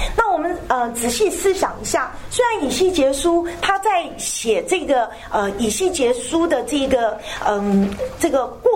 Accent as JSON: {"language": "Chinese", "country": "China", "said": "我们晓得我们中国人讲到牛"}